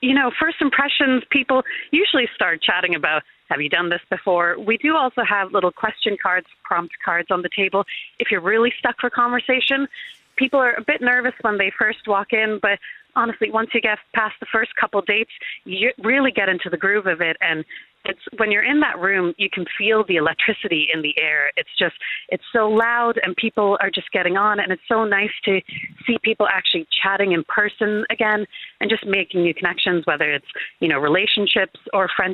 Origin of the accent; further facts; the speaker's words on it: Canada; now in Dublin, Ireland; I'm from Canada originally.